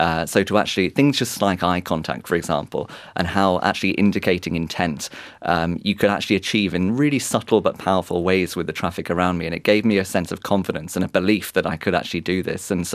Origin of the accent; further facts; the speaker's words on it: Canberra, Australian Capital Territory, Australia; now in Sydney, Australia; when I arrived in Sydney, I thought, I'm from Canberra, I can't cycle.